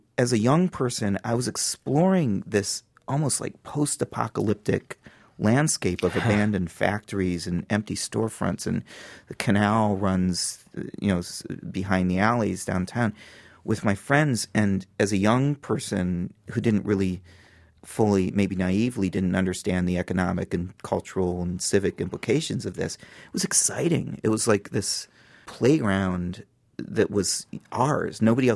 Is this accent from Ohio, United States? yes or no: yes; Akron, Ohio, United States; I went to the University of Akron, which was, you know, the state school in my hometown because I could afford to.